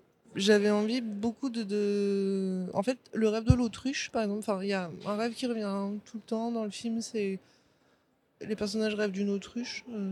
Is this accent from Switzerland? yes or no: no; Ouistreham, Normandy, France; c'est à Ouistreham, en fait, qu'on a tourné. C'est là où je suis née. Enfin, c'est là où j'ai grandi.